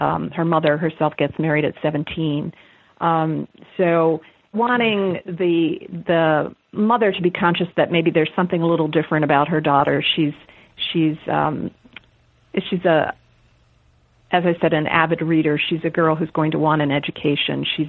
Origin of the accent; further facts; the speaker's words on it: the North, United States; I grew up in the North, and it was not a name that I was familiar with.